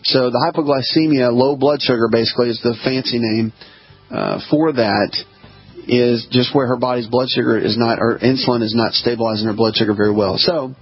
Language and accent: English; the South, United States; I've been bit by ticks many times growing up in the South when I was little.